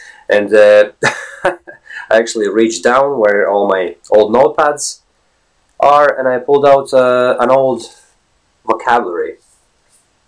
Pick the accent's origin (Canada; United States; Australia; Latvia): Latvia; first language Latvian; English is a second language; Latvian, therefore enforcing the translation mode of my mind, whereby every time when I was speaking, I was translating from Latvian to English, which is totally unnatural, right?